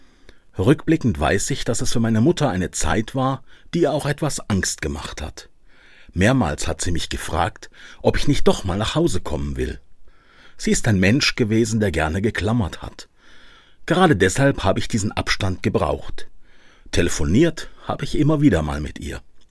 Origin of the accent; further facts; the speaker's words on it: Kassel, Hesse, Germany; born there; moved away as an adult; also born or lived in Freiburg; Weihnachten komme ich wieder, sage ich meinen Eltern, als ich von meiner Geburtsstadt Kassel nach Freiburg zum Studium fahre. Es ist der Sommer im Jahr 1984